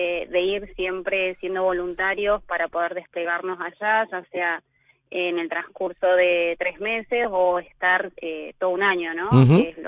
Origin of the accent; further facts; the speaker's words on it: Tucumán, Argentina; moved away; Soy tucumana, sí, pero bueno, hace varios años que ya me fui de Tucumán, así que tengo una mezcla de tonadas